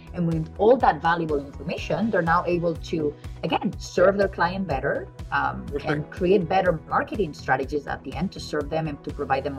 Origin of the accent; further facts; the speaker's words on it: Barcelona, Catalonia, Spain; as Spaniards do. You know, I'm originally from Barcelona, so I like to be very straightforward